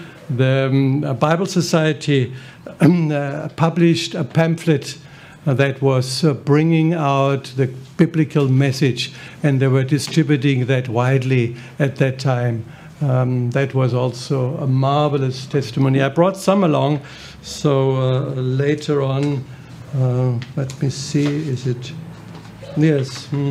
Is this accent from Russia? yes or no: no; Germany; English is a second language; especially also people in my home country, in Germany